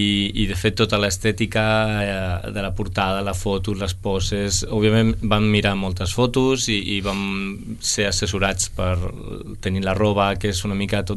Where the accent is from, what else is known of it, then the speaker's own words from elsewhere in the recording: Sant Cugat del Vallès, Catalonia, Spain; now in Rubí, Spain; Ah, jo ara estic visquent a Rubí, però abans era de Sant Cugat. Uh-huh. I, bueno, però, del Vallès.